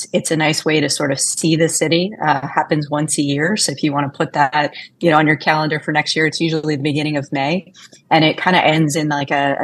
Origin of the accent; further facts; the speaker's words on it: Long Island, New York, United States; I grew up in Long Island, so I'm a little bit partial to the South Shore.